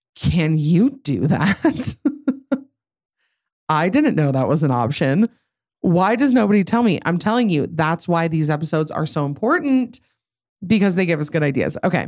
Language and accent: English; Idaho, United States; I'm from Idaho and it froze that night.